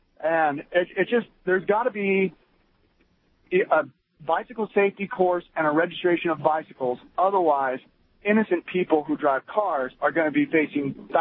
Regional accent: Iowa, United States; I'm a biker myself, and I grew up in Iowa

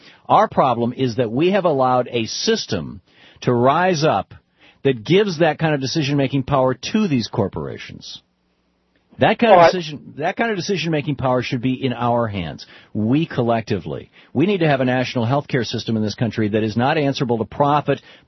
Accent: Michigan, United States; I remember growing up in Michigan, we had Blue Cross Blue Shield, and they were not-for-profit corporations.

